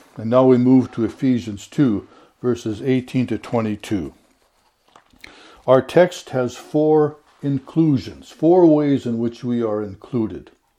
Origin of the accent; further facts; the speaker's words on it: Canada; I like being Canadian.